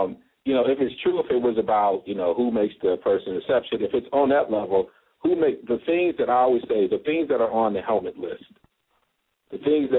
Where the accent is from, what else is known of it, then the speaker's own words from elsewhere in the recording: Michigan, United States; because a couple of us, we're from Michigan. So it's always good to have one of our own on the show.